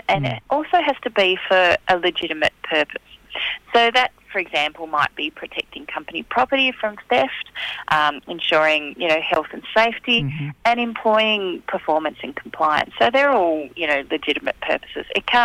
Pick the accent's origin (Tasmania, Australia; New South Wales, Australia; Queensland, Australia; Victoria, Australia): Tasmania, Australia; Yeah, I'm a Palawa woman from Tasmania.